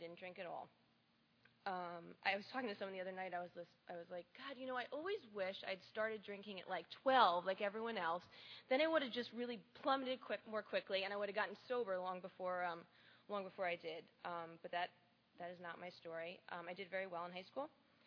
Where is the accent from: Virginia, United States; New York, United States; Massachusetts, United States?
New York, United States; As I said, I'm from New York. I grew up in a small town in Westchester County, which is a little bit north of the city.